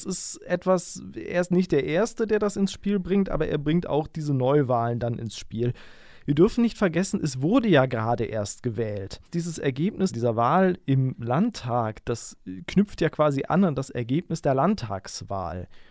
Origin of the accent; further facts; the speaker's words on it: Düsseldorf, North Rhine-Westphalia, Germany; zum Beispiel auch in meiner Heimatstadt, nämlich in Düsseldorf.